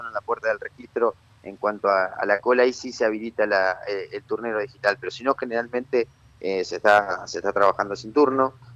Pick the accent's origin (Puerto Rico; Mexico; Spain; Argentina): Argentina; Nogoyá, Entre Ríos; also born or lived in Lucas González; Exactamente, yo soy de Nogoyá.